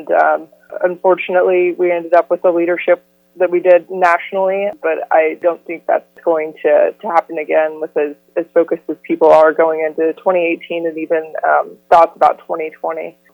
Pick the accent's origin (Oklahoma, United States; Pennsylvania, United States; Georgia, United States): Oklahoma, United States; Oklahoma City; I grew up here in Oklahoma City. So I grew up in an environment where it was pretty tough to be, you know, a young lesbian.